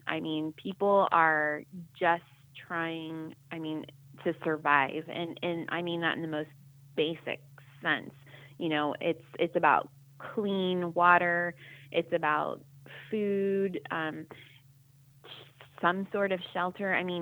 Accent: Cincinnati, Ohio, United States; I grew up outside of Cincinnati, Ohio, and I went to, you know, a really small kind of private school.

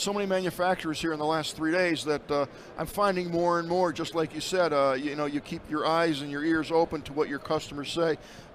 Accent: Phoenix, Arizona, United States; We're from Phoenix, so.

